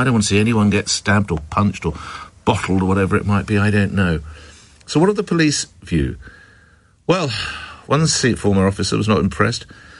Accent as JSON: {"language": "English", "region": "London", "country": "United Kingdom", "said": "Now, I know I'm speaking as a Londoner"}